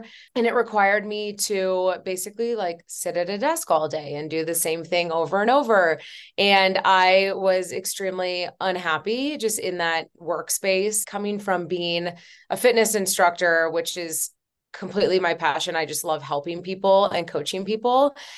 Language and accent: English; Columbus, Ohio, United States; now in Denver, United States; So I'm from Columbus, Ohio, moved to Denver about 3 years ago.